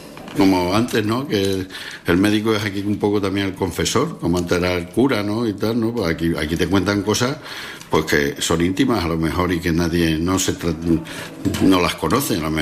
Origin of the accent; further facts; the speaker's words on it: Casatejada, Extremadura, Spain; Me iré a mi pueblo, a Extremadura, tengo en Casa Tejada, que es mi pueblo, al lado de Navalmoral de las Matas. Tengo una casa que era la de mis padres y tal, de la familia.